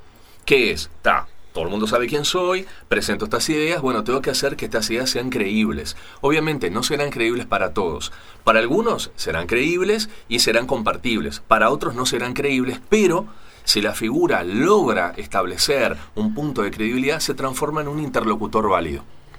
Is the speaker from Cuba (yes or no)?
yes; Cuba; Yo soy cubana, vivo en Cuba y vivo las mismas vicisitudes que el cubano.